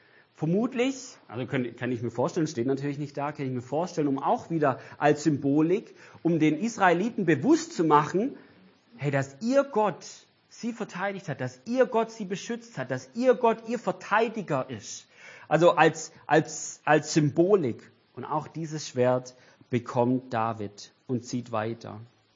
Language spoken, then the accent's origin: German; Weilheim, Baden-Württemberg, Germany; Ich komme aus Weilheim. Bei mir ist die Limburg.